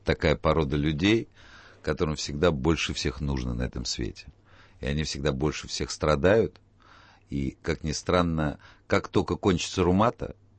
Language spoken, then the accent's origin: Russian; Lviv, Lviv Oblast, Ukraine; moved away; Я во Львове школьные годы провел. И там занимался.